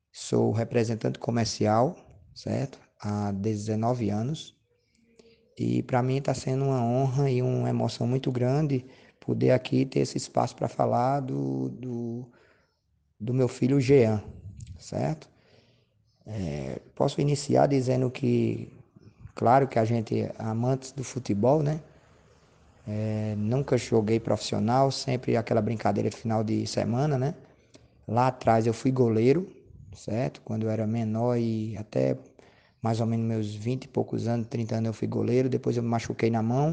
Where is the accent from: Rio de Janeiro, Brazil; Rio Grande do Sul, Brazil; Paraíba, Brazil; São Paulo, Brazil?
Paraíba, Brazil; Campina Grande; Somos daqui de Campina Grande.